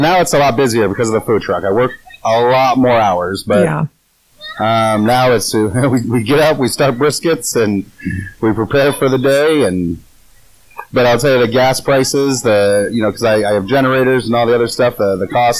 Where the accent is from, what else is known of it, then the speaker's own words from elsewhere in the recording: California, United States; no, we've had no issues with anybody because we're from California.